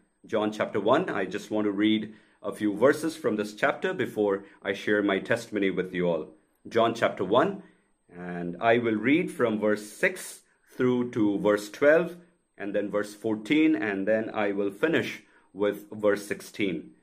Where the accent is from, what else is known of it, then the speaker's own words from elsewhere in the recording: India; as you can make out from my accent, I'm an Indian. I was born to Hindu parents and grew up in out-and-out Hindu home where religion was always there in the environment.